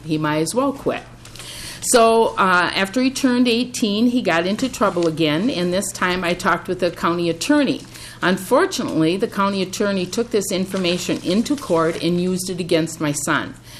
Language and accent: English; Winona, Minnesota, United States; I'm from Winona, Minnesota.